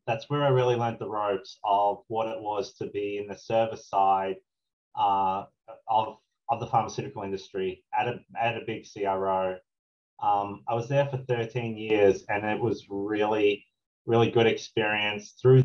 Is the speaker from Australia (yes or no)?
yes; Australia; now in United States